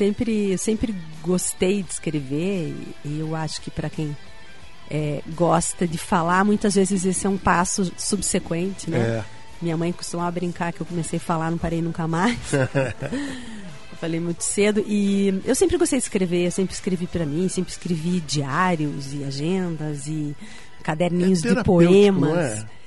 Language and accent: Portuguese; Curitiba, Paraná, Brazil; Sou daqui, nasci em Curitiba, uhum. Mãe curitibana, pai egípcio.